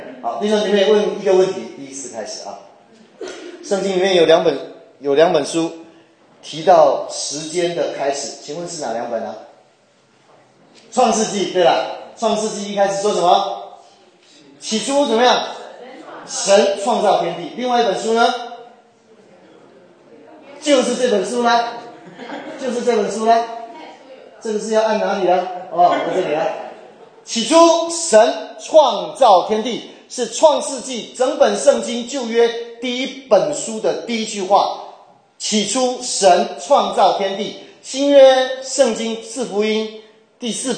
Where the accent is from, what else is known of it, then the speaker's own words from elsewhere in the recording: China; 所以我们中国人讲知道，知道很重要